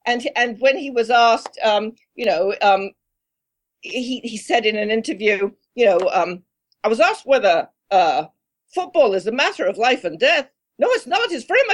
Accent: Formby, North West England, United Kingdom; I grew up in Formby.

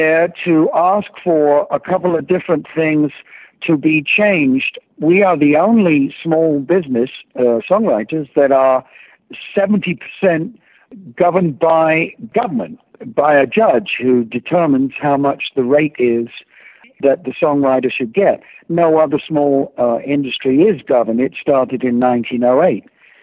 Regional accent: Bromley, London, United Kingdom; I grew up in Bromley, Kent, 15 miles south of London, just, you know, in suburbia.

